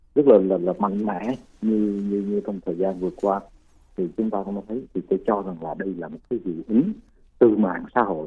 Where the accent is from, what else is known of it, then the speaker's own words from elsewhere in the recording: Huế, Thừa Thiên Huế, Vietnam; tôi thì dân gốc Huế